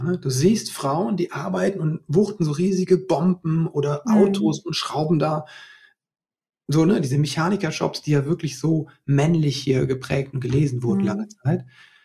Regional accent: West Germany, Germany; ich bin ja auch in Westdeutschland hier groß geworden

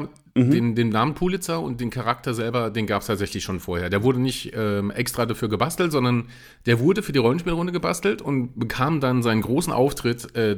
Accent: Saarland, Germany; Ich bin ja Saarländer

